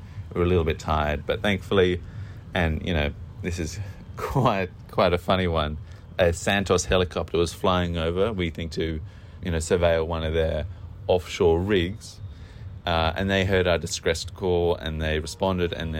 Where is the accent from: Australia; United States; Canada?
Australia; being an Australian, you know, a coastal Australian